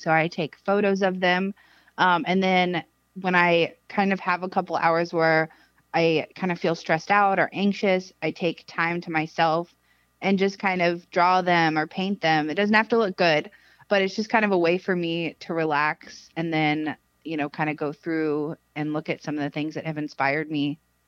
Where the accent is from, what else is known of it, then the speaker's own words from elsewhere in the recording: Louisiana, United States; I think really growing up in Louisiana, there's not a whole lot to look at.